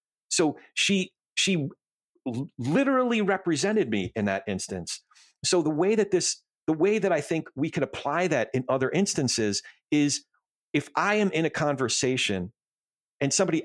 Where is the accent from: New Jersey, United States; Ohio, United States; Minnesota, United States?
New Jersey, United States; when I grew up in Jersey